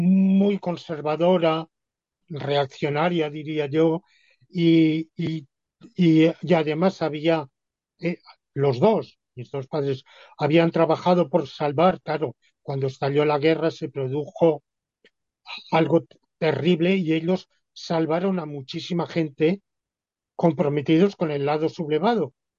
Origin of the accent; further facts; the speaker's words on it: Alicante, Valencian Community, Spain; born there; Yo nací en Alicante.